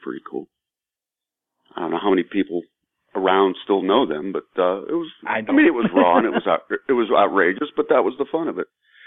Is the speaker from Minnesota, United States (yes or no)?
no; Hermitage, Pennsylvania, United States; No, I'm originally from Hermitage, PA, which is about 85 miles north of Pittsburgh.